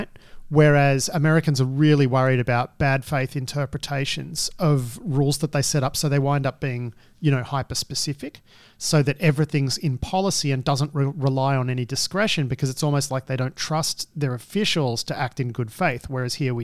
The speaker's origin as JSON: {"language": "English", "country": "Australia", "said": "Or maybe it's cultural, in that we're Australian and we look at this and we think that it's nuts."}